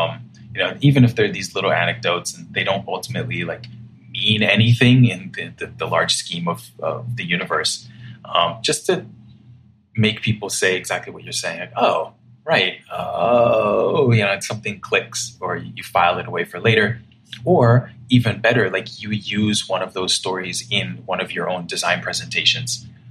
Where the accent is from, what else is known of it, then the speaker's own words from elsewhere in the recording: Nigeria; moved away as an adult; now in United States; I grew up in Nigeria, for those of you who don't know, moved back and forth between there and the United States a little bit when I was a child, and then moved to the US, you know, for college.